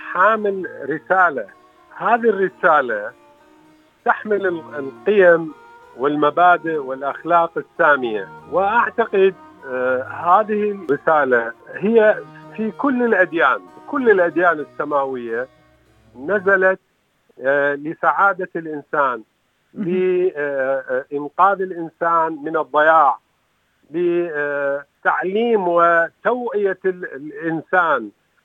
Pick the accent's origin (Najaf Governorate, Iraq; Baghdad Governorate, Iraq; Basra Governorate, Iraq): Basra Governorate, Iraq; Basra; now in Australia; أنا عراقي من جنوب العراق، جئت إلى أستراليا عام 1999. ترعرعت في بيت رجل دين، والدي رجل عالم ديني معروف كبير في الجنوب، في جنوب العراق، في البصرة تحديدا، وعشت في هذه الأجواء.